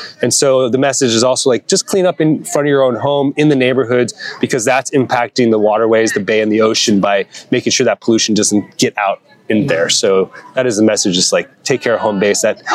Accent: Pasadena, California, United States; Well, I grew up in Pasadena, so not very close to the ocean, but my parents had a place in Carpinteria, just south of Santa Barbara.

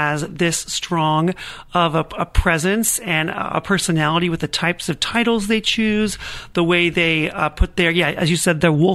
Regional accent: New York City, New York, United States; Yeah, so I'm actually from New York City.

